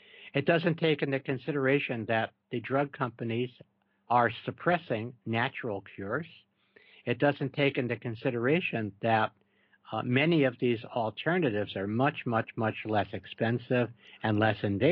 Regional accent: New York, United States; I'm from New York, and New Yorkers are noted for their bluntness.

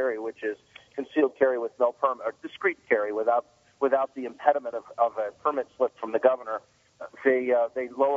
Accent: Chicago, Illinois, United States; but I'm from Chicago and I've been I've had some glancing involvement in the legal system.

